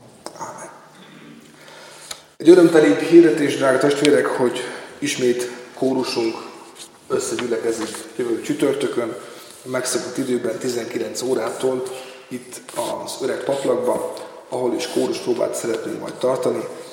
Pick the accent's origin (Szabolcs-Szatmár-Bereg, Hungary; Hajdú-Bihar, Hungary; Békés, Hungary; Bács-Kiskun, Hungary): Szabolcs-Szatmár-Bereg, Hungary; Tyúkod; hozok sokféle köszöntést úgy a szülőfalumból, Tyúkodról, mint Debrecenből, mint Budapestről